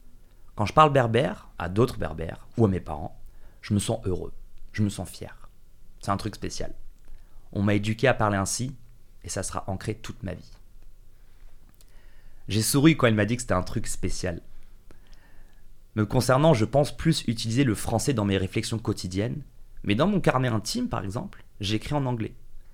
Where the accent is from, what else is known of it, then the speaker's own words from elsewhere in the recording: South Africa; French is a second language; Je pouvais parler ma langue, utiliser des expressions sud-africaines, comme le fameux « Hauset », « Moradem », »,« Akona ». C'est des mots que je ne peux que utiliser avec d'autres Sud-Africains.